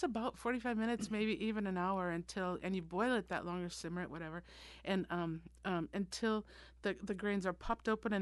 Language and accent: English; Minnesota, United States; So because I'm from Minnesota, we always have wild rice for Thanksgiving.